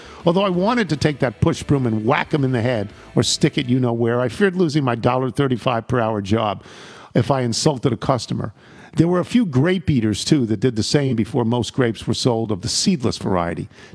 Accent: Rochester, New York, United States; You mentioned how you wish you had gone to the University of Rochester in my hometown, but it's very cold there.

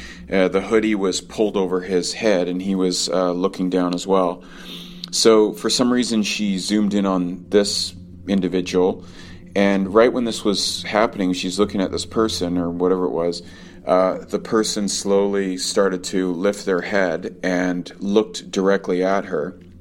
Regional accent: Vancouver, British Columbia, Canada; I'm from Vancouver, British Columbia.

